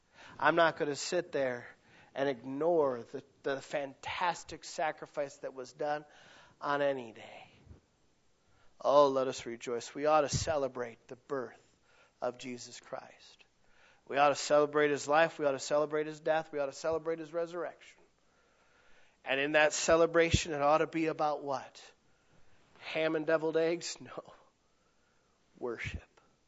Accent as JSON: {"language": "English", "town": "Dearborn", "region": "Michigan", "country": "United States", "tie": "born there", "said": "but I was born in Dearborn. Not a barn."}